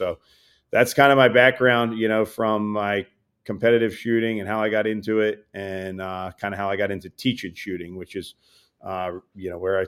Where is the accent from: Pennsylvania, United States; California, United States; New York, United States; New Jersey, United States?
New Jersey, United States; Pennsville; also born or lived in Wilmington, Delaware; So I'm born in Wilmington, Delaware. I grew up in Pennsville, New Jersey, which is a little bit to the southeast of Philadelphia, along the Delaware Bay, if you're looking at a map there.